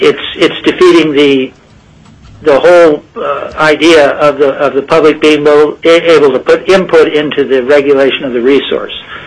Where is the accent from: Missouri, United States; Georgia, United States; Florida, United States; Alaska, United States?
Alaska, United States; Kenai; I'm from Kenai, Alaska.